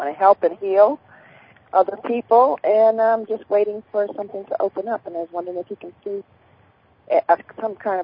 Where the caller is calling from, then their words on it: Phoenix, Arizona, United States; also born or lived in Georgia; I'm calling from Phoenix.